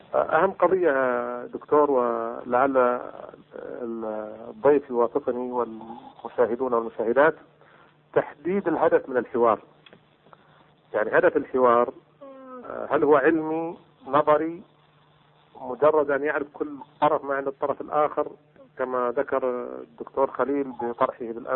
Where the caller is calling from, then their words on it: Dammam, Eastern Province, Saudi Arabia; أنا أكلمكم من الدمام وعملي في القطيف في المحكمة الكبرى قاضي.